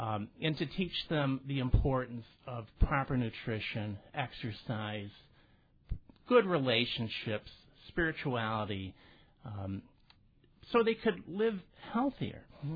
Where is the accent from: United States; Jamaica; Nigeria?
United States; Rochester, New York; born there; Right. Well, I was born in Rochester